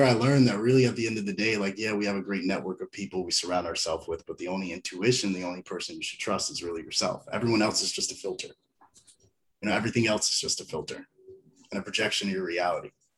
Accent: Virginia, United States; I was a mutt, man. I grew up all around Northern Virginia.

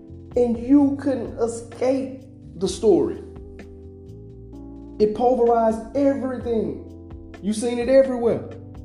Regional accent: Louisiana, United States; like I'm from Louisiana, like I say, like, you go to like the Bayou Classic or you see different spots in different hoods

